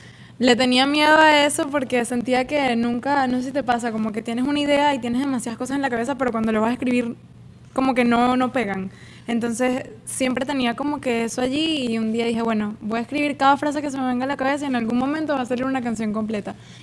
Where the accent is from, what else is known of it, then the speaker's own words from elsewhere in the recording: Venezuela; moved away; Comencé las clases de canto como a los 10, 11 años, luego pasó todo que me vine para acá de Venezuela